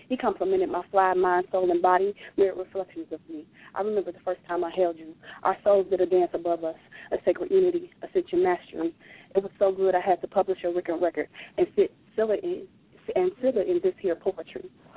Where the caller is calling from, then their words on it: Ohio, United States; Hello, this is … I'm calling from Ohio.